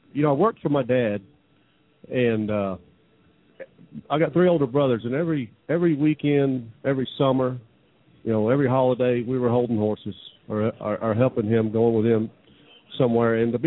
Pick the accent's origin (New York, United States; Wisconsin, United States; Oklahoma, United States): Oklahoma, United States; I don't know. I've lived there almost all my life.